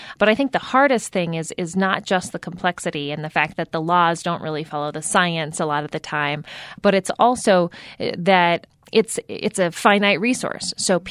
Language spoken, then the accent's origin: English; Las Cruces, New Mexico, United States; I grew up in Las Cruces. My dad's family, my grandparents on that side, immigrated from Mexico.